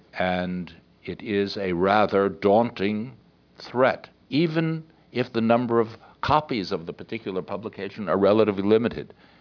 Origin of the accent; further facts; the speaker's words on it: United States; and I can obviously speak as an American lawyer